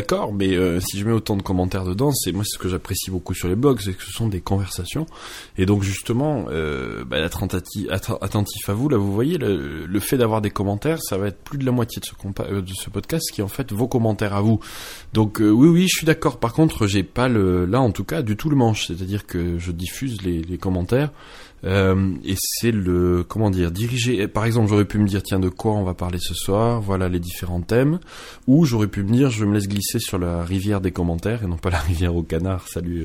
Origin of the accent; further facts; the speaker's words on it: Perpignan, Occitanie, France; born there; je suis né à Perpignan et je suis un entrepreneur.